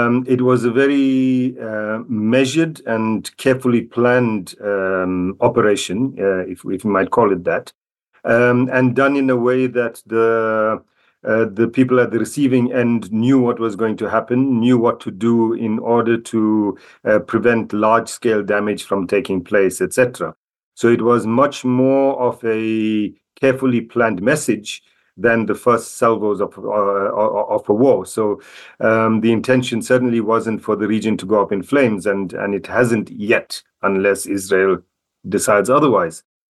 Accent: South Africa; I'm South African. I live in Johannesburg.

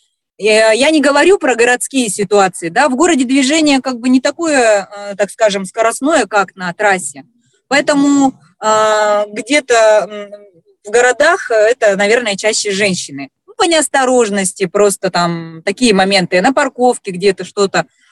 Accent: Siberia, Russia; moved away; я не так давно, я сибирячка вообще, переехала жить на юг

